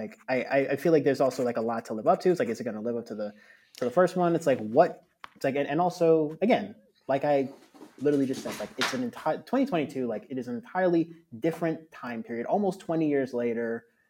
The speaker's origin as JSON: {"language": "English", "region": "Connecticut", "country": "United States", "tie": "born or raised there", "said": "he's actually from my home state. He's from Fairfield, Connecticut."}